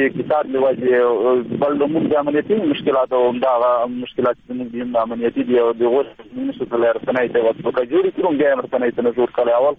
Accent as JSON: {"language": "Pashto", "region": "Khost", "country": "Afghanistan", "said": "موږ یوازې د خوست خلک نه یو، موږ ټول افغانستان خلک یو."}